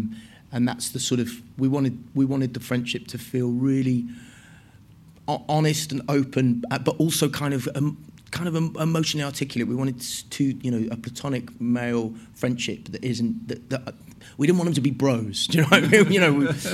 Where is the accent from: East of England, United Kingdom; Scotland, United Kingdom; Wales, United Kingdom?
Wales, United Kingdom; I mean, I was raised in Wales, so it's part of the culture.